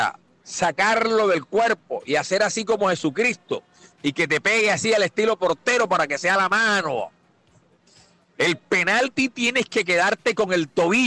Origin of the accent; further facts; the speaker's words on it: Caribbean coast, Colombia; Lo último que le falta a uno como costeño es aceptar la changua por encima de la sopa de costilla.